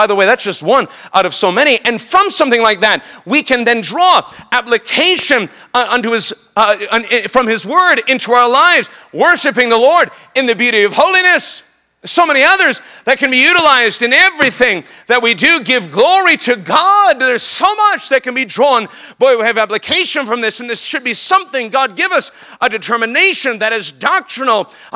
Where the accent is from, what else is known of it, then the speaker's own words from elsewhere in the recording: New York, United States; I am from New York, so I don't know if you can take me serious or not. Originally, I'm from New York.